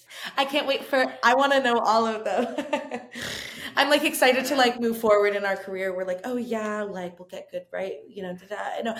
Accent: Los Angeles, California, United States; To me, as somebody who's born and raised in Los Angeles, the Hollywood sign is a mountain.

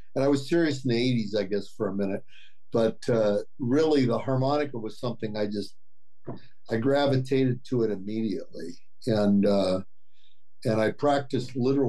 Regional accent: Los Angeles, California, United States; also born or lived in New Haven; Yeah, see, I was born in New Haven, but they were in Yale Divinity School, and that was how I ended up moving out to California.

